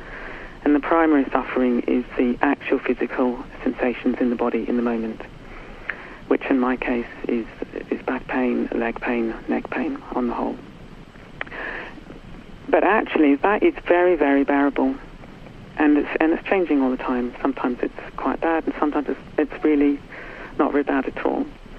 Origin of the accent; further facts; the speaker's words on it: New Zealand; I was brought up in New Zealand in the 60s, where it was a very nice place to be brought up, very beautiful, quite safe.